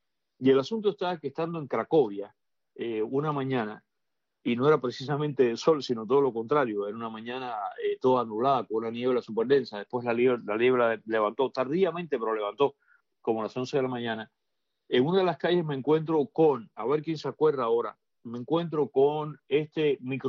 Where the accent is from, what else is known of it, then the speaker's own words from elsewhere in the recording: Cuba; now in United States; yo no soy testigo de esto, estoy hablando hasta que me fui de Cuba